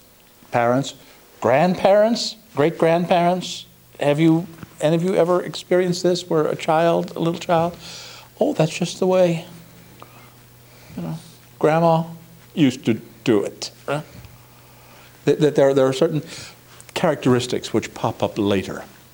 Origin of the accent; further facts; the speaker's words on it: United States; I'm an American. I was born here.